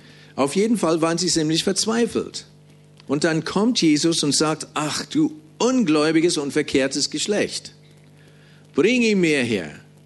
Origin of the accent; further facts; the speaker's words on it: Bavaria, Germany; Wir haben große Berge bei uns in Bayern.